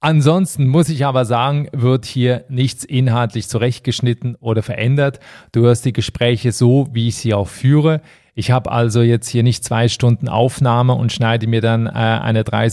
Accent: Switzerland; Ich bin Schweizer, ja. Ich kann doch selber nicht richtig die Grammatik, ja.

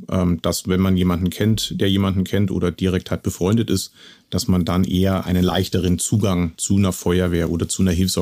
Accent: Neusäß, Bavaria, Germany; Also ursprünglich komme ich aus dem Landkreis Augsburg, genauer gesagt aus der Stadt Neuses, und bin dort aufgewachsen und auch, sag ich mal, im Blaulichtmilieu sozialisiert worden und durfte dank meiner Freundin jetzt hierher ziehen.

